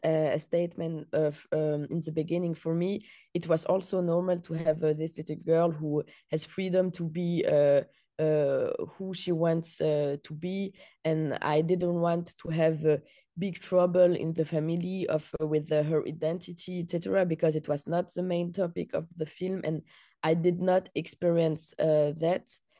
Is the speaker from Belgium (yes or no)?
yes; Belgium; I am born and raised in Belgium with a Tunisian father and a Danish mother.